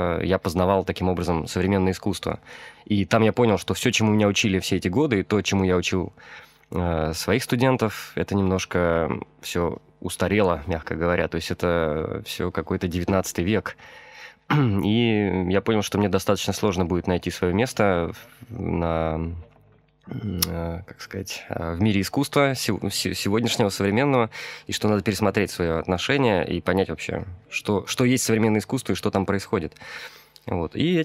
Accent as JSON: {"language": "Russian", "town": "Voronezh", "region": "Voronezh Oblast", "country": "Russia", "tie": "born or raised there", "said": "Родился в Воронеже в 84 году, сейчас мне 30 лет. Родился и вырос я на улице Лизюкова"}